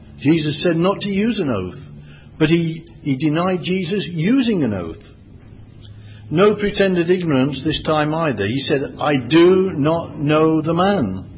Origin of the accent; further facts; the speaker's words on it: England, United Kingdom; They knew where he came from, like you know I come from England.